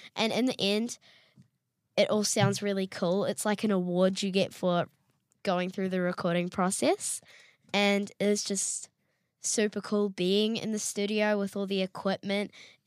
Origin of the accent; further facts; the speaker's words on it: Nanaimo, British Columbia, Canada; So I'm from Vancouver, actually Vancouver Island, Nanaimo to be exact. And lots of my family live on Vancouver Island.